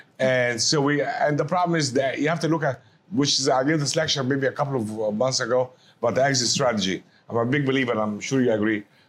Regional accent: New York, United States; It came out of New York, my hometown, from a small hospital there at Columbia University.

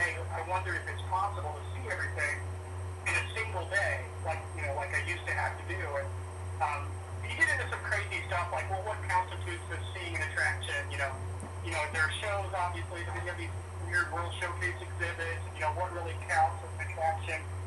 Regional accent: Indiana, United States; You know, I actually grew up in the Midwest. I grew up in Indiana, and you know, with my brother, my two sisters, and my parents.

